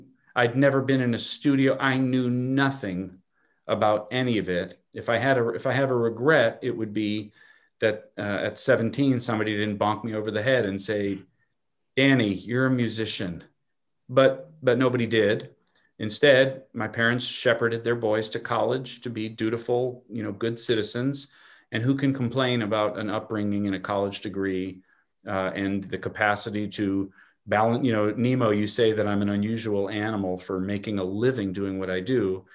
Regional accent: Chicago, Illinois, United States; Well, Anand, I grew up in Chicago, and I wanted to be an architect.

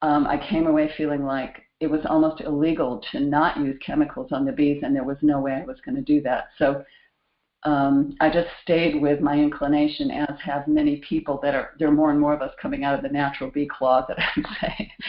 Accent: North Carolina, United States; And I came to the door and I said … from North Carolina, and you don't know me, but I've come to pay my respects.

